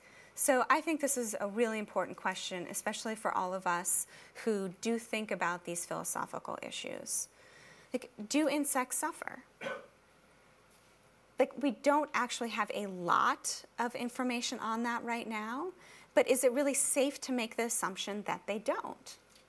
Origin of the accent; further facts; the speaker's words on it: United States; So I'm obviously from the United States.